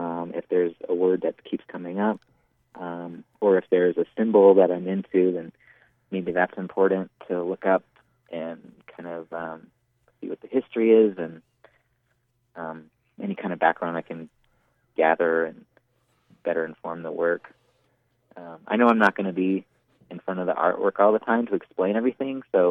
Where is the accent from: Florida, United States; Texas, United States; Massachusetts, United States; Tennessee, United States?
Texas, United States; Dallas; I'm from Dallas, and I was back at home for several years after school before moving out here.